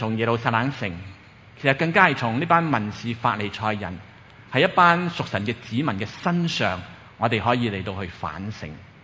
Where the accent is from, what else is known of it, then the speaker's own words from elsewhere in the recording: Guangdong, China; 但系我哋广东人有一句说话呢，就系咁讲